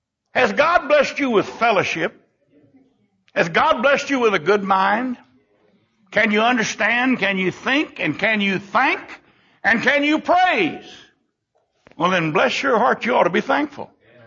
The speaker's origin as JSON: {"language": "English", "region": "Texas", "country": "United States", "tie": "born there", "said": "I'm thankful I was born in Texas. I'm thankful I was born in America."}